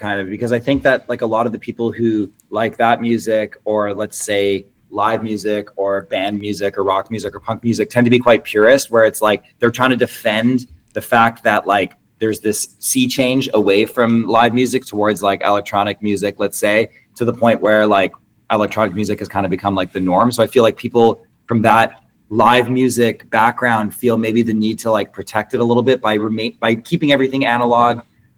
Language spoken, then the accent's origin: English; Canada; like I say American loosely because I'm from Canada